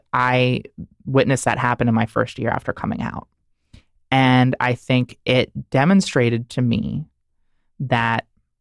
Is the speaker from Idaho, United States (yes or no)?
no; Delaware, United States; the equality organization, Equality Delaware, in my home state